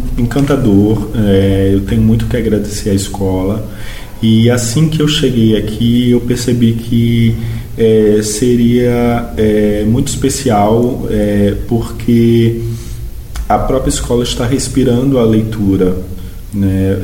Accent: Recife, Pernambuco, Brazil; also born or lived in São Paulo; now in Porto Alegre, Brazil; Então eu saí de Recife, que é a minha cidade natal, fui morar algum tempo em São Paulo, hoje há muitos anos que eu moro em Porto Alegre

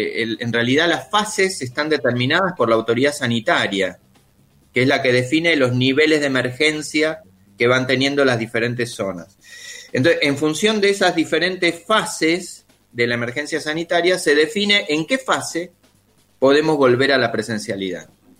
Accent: Argentina; yo la siento como argentino en general

